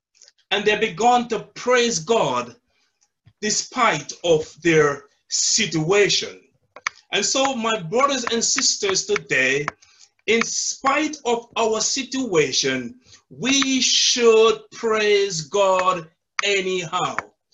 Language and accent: English; Jamaica; moved away as an adult; now in London, United Kingdom; And so I'm originally from Jamaica, land we love, I came here 10 years ago.